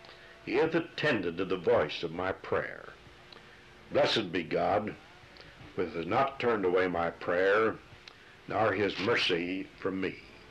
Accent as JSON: {"language": "English", "country": "United States", "said": "You know, I'm an American. I love my country."}